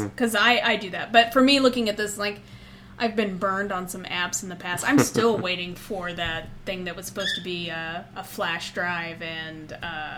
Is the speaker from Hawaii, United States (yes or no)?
no; Indiana, United States; accent: Hoosier; You get the twang that we get over in the Hoosier State. Y'all gonna go to downtown? There's my Hoosier accent coming out.